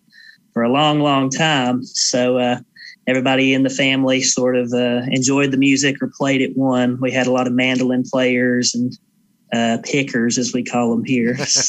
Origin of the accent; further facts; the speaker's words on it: Georgia, United States; So I grew up in Northeast Georgia, and if you've ever visited here before, you'll know that there's not a whole lot going on in this part of the world.